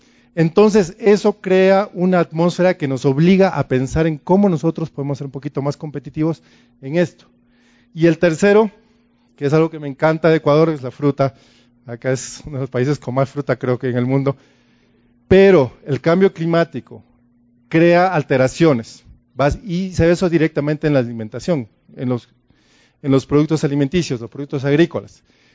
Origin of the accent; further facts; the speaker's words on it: Peru; moved away; Estoy acá ya hace 5 meses, soy de Perú